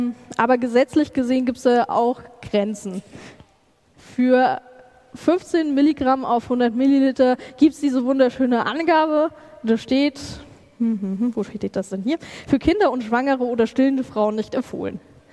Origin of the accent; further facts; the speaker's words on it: Regensburg, Bavaria, Germany; Ich komme aus Regensburg, das ist Bayern